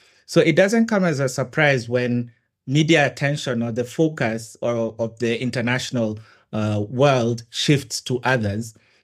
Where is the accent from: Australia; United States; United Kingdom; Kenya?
Kenya; Yes, I've been born and raised in Kenya.